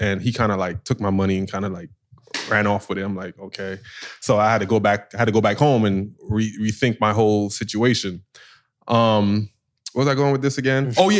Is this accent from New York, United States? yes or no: yes; New York, United States; And that's like a big culture shock. I'm from New York.